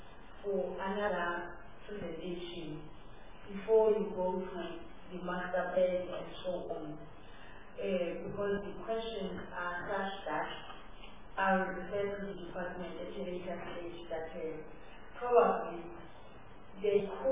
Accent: Malawi; I'm from Malawi. I'm from Malawi.

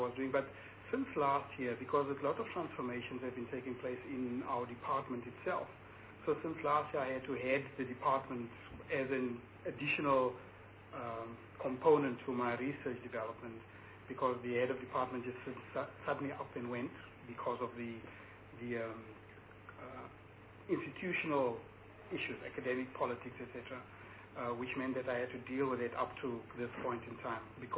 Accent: Johannesburg, Gauteng, South Africa; I was born in Johannesburg. I grew up there.

